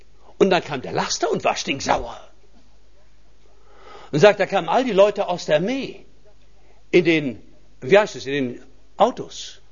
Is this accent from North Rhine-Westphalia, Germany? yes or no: no; Berlin, Germany; Ich komme eigentlich aus Berlin.